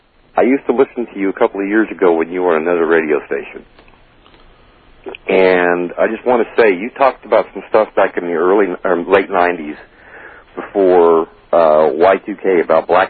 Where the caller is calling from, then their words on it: Temple, Texas, United States; I'm calling from Temple.